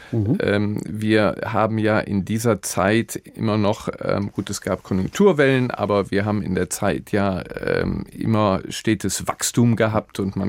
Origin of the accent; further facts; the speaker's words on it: Neuss, North Rhine-Westphalia, Germany; Ich bin in Neuss groß geworden, eine katholische, konservative Stadt, auch im CDU-Milieu.